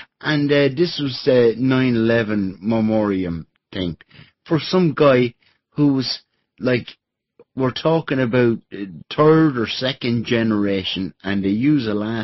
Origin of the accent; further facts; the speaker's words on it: Ireland; And I'm just thinking, as an Irish guy, and I'm saying, this is how far this tentacle of, you know, the lies goes, you know, to a small little forest beside a small little village in Ireland.